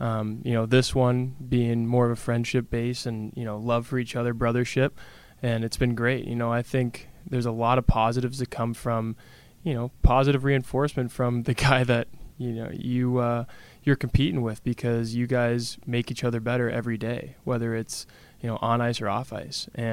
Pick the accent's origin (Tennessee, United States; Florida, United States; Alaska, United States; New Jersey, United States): Alaska, United States; know, Alaskans, we really love that, you know, chip on our shoulder to just show the world that even we're from Alaska, we're proud to be here